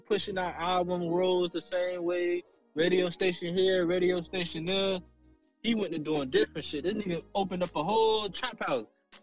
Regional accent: the South, United States; I'm from the South, fam. I grew up on

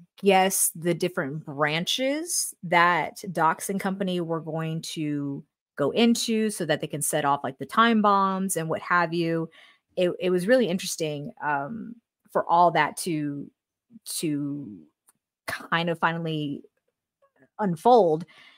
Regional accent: Houston, Texas, United States; Listen, I'm from Houston. Okay. This is what we do.

